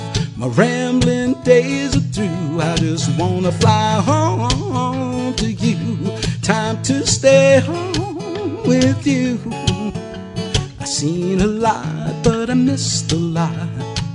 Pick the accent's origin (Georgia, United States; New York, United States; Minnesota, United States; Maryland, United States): New York, United States; born there; I actually was there in the 50s when I was a kid because I was born in New York